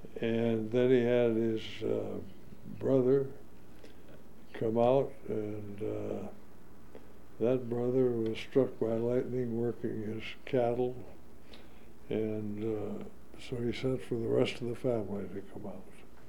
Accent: Kremlin, Montana, United States; born there; I was born in Kremlin, Montana. And not many people know where Kremlin, Montana is, but it's 25 or 30 miles west of Havre on the High Line.

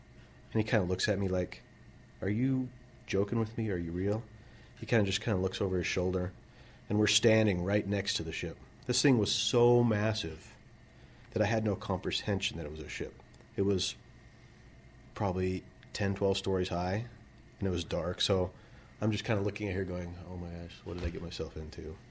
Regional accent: Colstrip, Montana, United States; also born or lived in Missoula; Well, I was born here in Missoula, but my folks moved to Colstrip, Montana, which has a population of about 2,000, depending on the mine there. So it was a small town, and my graduating class was about 98 people, so kind of small.

